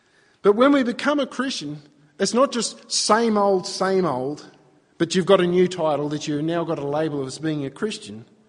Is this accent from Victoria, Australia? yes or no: yes; Victoria, Australia; you go from being a Victorian to being a Queenslander, even though that's just a minor geographical move.